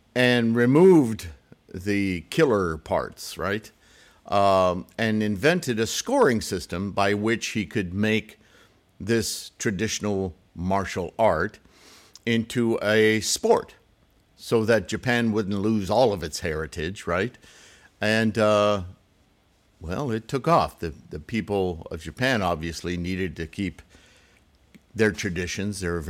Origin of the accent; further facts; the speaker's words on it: Montreal, Quebec, Canada; We grew up in Montreal